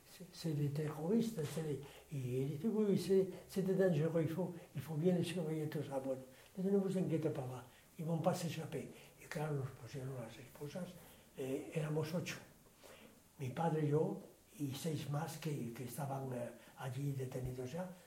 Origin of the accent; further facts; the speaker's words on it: Spain; aquí no habla francés nadie, somos todos españoles.